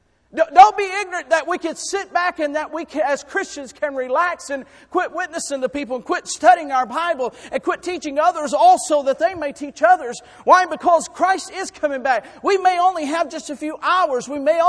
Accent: Enterprise, Alabama, United States; born there; I was born in Enterprise, Alabama, in November the 29th, 1976.

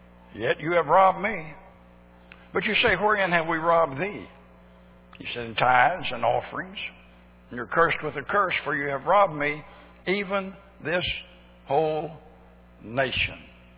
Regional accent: Arkansas, United States; born there; See, I was born in Arkansas.

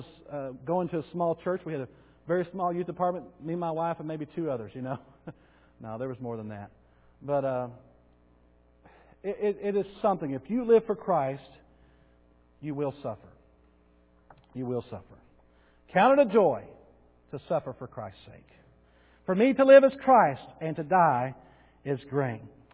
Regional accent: Bowie, United States; in the small town that we grew up in Bowie

